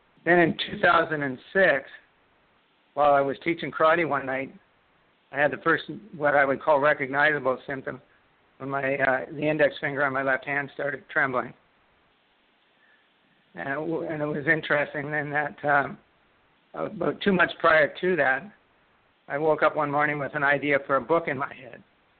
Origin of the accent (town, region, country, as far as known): Canada